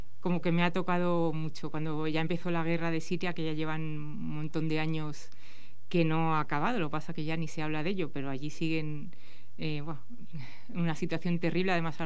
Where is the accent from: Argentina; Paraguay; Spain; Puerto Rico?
Spain; Madrid, Community of Madrid; now in Astorga, Spain; aunque somos de Madrid, llevamos aquí un poquito más de tres años viviendo en un pueblo cerca de Astorga.